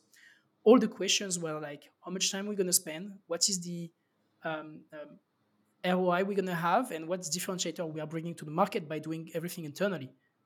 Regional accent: France; accent: French; English is a second language; So as you can hear from my beautiful French accent, I'm French.

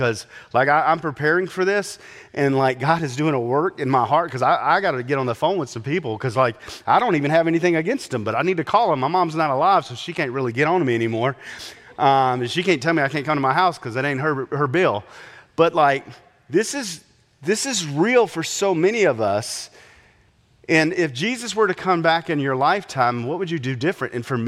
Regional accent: Augusta, Georgia, United States; I grew up outside of Augusta, Georgia. That area is called the CSRA, the Central Savannah River area.

